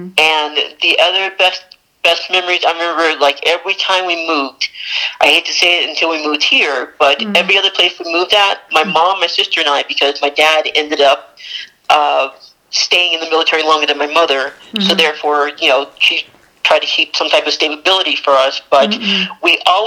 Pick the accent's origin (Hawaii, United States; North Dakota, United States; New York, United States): Hawaii, United States; also born or lived in Charleston, South Carolina; now in New Mexico, United States; And I was born in Hawaii, of all places. I miss it. I miss home. It's not the same here in New Mexico, but it'll do in a pinch for the most part.